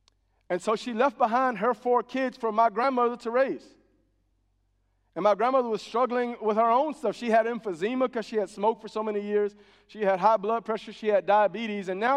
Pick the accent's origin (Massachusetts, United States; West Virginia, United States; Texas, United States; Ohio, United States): Texas, United States; And we're from Texas, so we have storms, right?